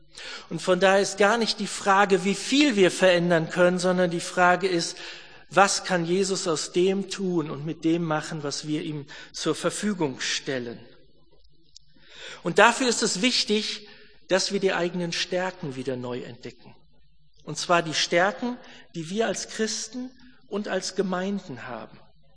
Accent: Wiedenest, North Rhine-Westphalia, Germany; Ich bin in Wiedenest aufgewachsen, in der Bibelschule.

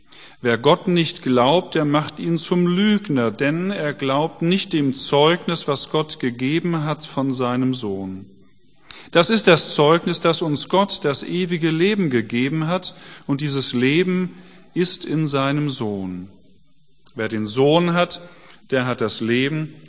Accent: Germany; Also Glaube heißt für uns als Deutsche, na, man weiß es nicht genau, muss sich vergewissen

